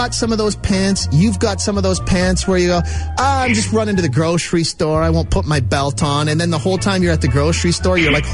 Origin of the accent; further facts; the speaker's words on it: Moose Jaw, Saskatchewan, Canada; it's just something I dreamed of as a small boy growing up in Moose Jaw, Saskatchewan.